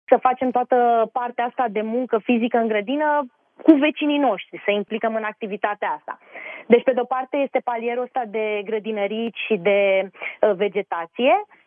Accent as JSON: {"language": "Romanian", "town": "Ploiești", "region": "Prahova", "country": "Romania", "moved": "yes", "lives_now": "Bucharest, Romania", "said": "Când am venit de la Ploiești la București, s-a întâmplat acum mulți ani și am mai stat prin multe locuri de atunci."}